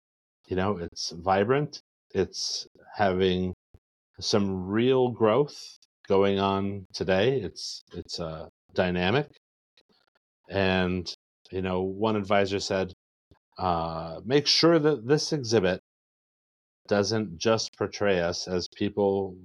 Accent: South Dakota, United States; And because you knew who I was and who my family is, you'd know that I'm from West River.

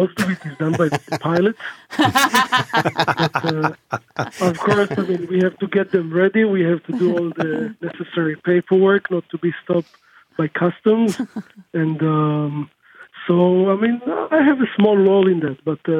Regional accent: Israel; now in Turkey; someone who lives in Israel, someone who was born and raised in Israel, I live in Turkey now

